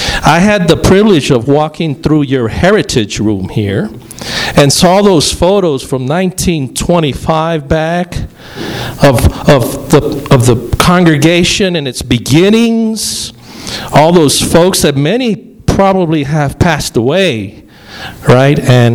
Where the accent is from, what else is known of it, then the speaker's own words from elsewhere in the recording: Columbus, Ohio, United States; I'm from Columbus, Ohio. Anybody been to Columbus?